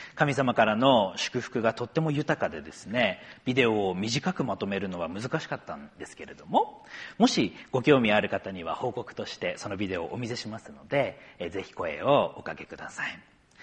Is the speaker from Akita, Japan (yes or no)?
yes; Akita, Japan; 秋田県の実家に帰ってきました。よく北の方にある秋田県は涼しいんですかって聞かれるんですけれども、私の実家のあたりは盆地でですね、空気がもう全然動かないというか、なんというか、いわきとはまた違った、いわきよりももっともっと暑い、そういうところなんですね。